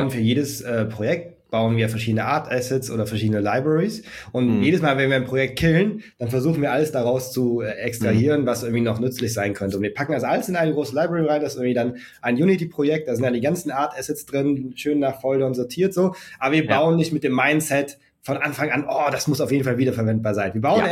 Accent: Germany; wie sind wir hier in Deutschland mit Games aufgewachsen? Das ist irgendwie, ich hatte früher einen Gameboy, dann irgendwie beim Kumpel bin ich dann Super Nintendo spielen gegangen.

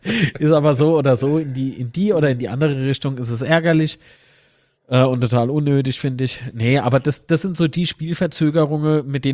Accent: Rhineland-Palatinate, Germany; Ich liebe ihn nicht, weil wahre Liebe als Pfälzer, die gilt eigentlich nur im FCK.

